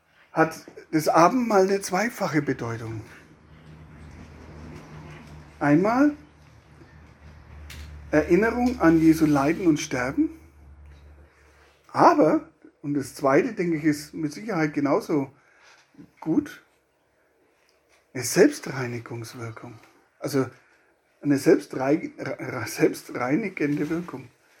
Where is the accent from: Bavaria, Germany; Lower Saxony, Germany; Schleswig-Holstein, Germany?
Bavaria, Germany; mich aufführen, wie man bei uns in Bayern so sagt, wie die Sau am Sofa